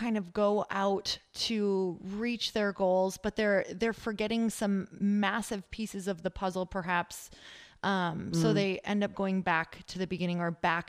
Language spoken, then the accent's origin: English; Midwest, United States; I come from the Midwest. So let me tell you, money, there's a whole lot of everything tied to it. So, living out in California is totally different.